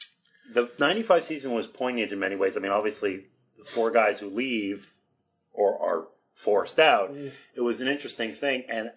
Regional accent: Montreal, Quebec, Canada; even though I was born and raised in Montreal

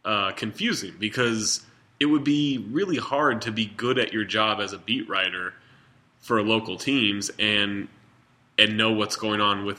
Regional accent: Sacramento, California, United States; I grew up in Sacramento watching a lot of bad Kings basketball.

